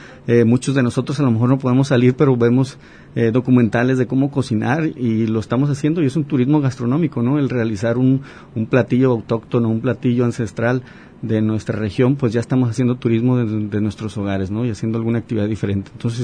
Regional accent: Mexico; nosotros como mexicanos pues salgamos de este estrés de la pandemia

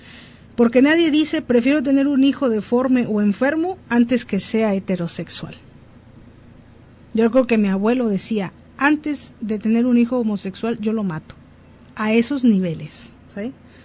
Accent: Mexico City, Mexico; Yo recuerdo cuando era niña en la Ciudad de México

